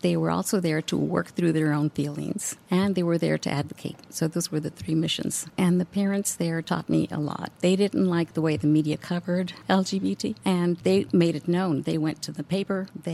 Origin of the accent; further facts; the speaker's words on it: El Paso, Texas, United States; now in Houston, United States; I am from El Paso, Texas.